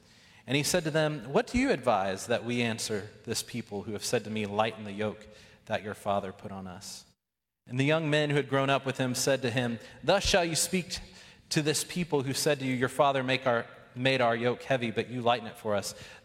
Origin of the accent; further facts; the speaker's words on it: Texas, United States; I grew up in South Texas at a tiny church outside the Bible Belt